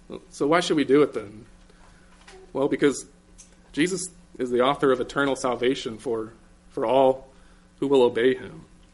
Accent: the South, United States; Well, growing up in the South, there's a couple things when driving we don't really worry about.

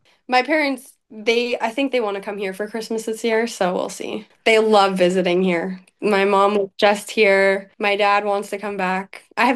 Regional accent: Canada; now in United States; Growing up being Canadian as an athlete, it's kind of like some athletes do want to stay in Canada

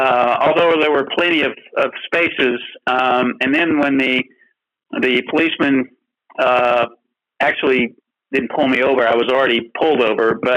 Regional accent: Hutchinson, Kansas, United States; moved away; I came from Hutchinson, Kansas in 1978. Now, I'm a Texan.

